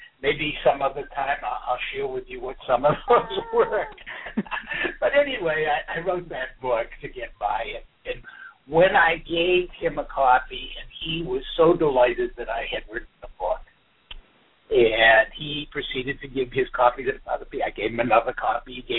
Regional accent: Northeast, United States; accent: Northeastern; moved away from the Northeast. I'm sure you could hear my accent. Very clearly Northeasterner, but moved out here to Arizona.

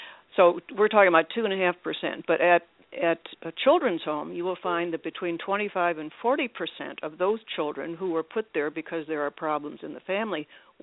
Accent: Milwaukee, Wisconsin, United States; Yes, that's right. I was born and raised in Milwaukee.

